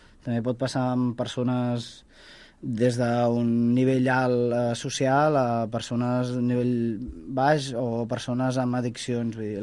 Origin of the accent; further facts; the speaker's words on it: Parets del Vallès, Catalonia, Spain; Sí, jo sóc de parets de tota la vida, d'avis, rebesavis i fins on arriba el que jo conec. Bé, no, tinc una part de família, de rebesavis de l'Hospitalet